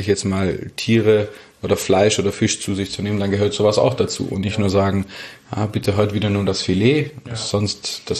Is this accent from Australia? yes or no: no; Stuttgart, Baden-Württemberg, Germany; ich bin Stuttgarter ursprünglich.